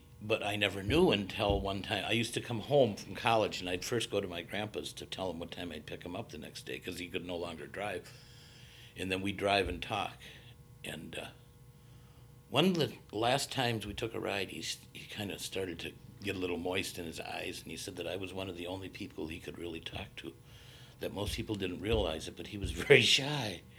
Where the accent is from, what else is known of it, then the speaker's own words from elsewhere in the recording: Fond du Lac, Wisconsin, United States; I was born and raised in Fond du Lac, Wisconsin. Lived in the city during the winter months and then on a farm in the summertime.